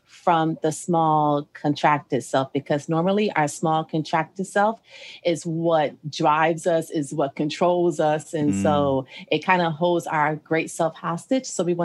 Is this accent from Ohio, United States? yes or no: yes; Ohio, United States; also born or lived in Texas; So the first part, I was brought up in Ohio. I was born in Texas, but I was brought up in Ohio.